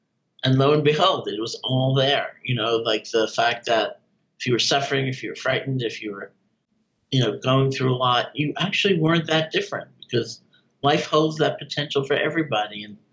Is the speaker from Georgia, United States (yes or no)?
no; New York City, New York, United States; I was 18 years old. I grew up in New York City. I was going to college in Buffalo.